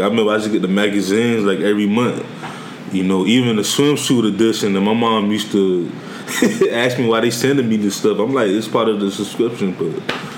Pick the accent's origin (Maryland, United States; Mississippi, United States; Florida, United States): Florida, United States; Miami; I grew up in Miami, of course, born and raised